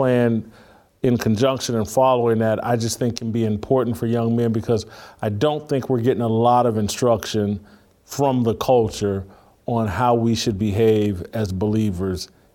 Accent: Indiana, United States; because I grew up in Indiana, and I never had a big problem with Bob Knight.

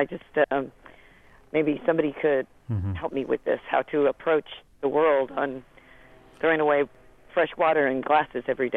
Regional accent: Riverside, California, United States; Growing up in Riverside, I'm in the 70s.

